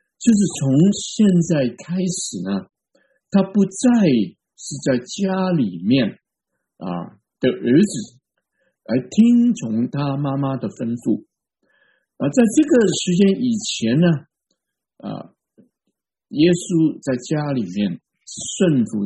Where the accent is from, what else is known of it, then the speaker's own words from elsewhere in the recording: China; 因为我们中国人我们都非常的尊重我们的父母。